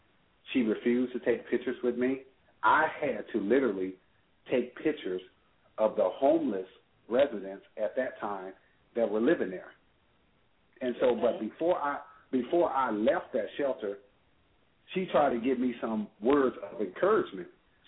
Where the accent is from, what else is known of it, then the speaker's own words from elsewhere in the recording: Racine, Wisconsin, United States; born there; I was born in Racine, Wisconsin.